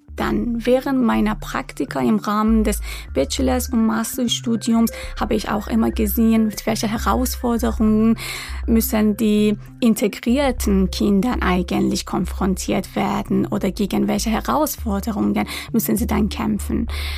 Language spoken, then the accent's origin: German; Iran; now in Germany; mitbekommen, dass ich aus dem Iran komme.